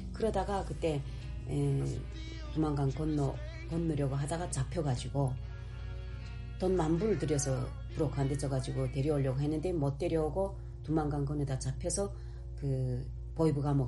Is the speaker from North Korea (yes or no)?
yes; North Korea; 근데 저는 내가 북한 여잔데 그 고향은 밝히지 않는단 말이에요. 사이트에 그런 건 없어요. 그래가지고 내가 북한 사람인데 혹시 승인하겠는가 이게 우려돼가지고